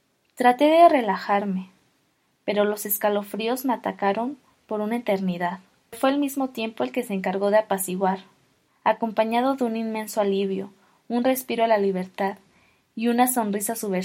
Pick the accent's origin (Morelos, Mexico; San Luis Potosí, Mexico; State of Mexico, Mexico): Morelos, Mexico; Me regresé a Morelos, de donde soy